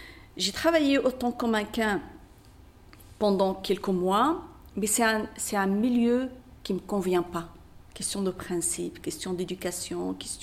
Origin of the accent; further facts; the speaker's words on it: Morocco; moved away; ce que je vois chez moi au Maroc, hein. Et quand je suis venue ici